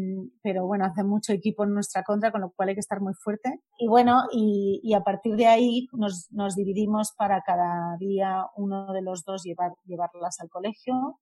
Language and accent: Spanish; Spain; siendo como somos los españoles y como son los alemanes, pues al principio costó un poco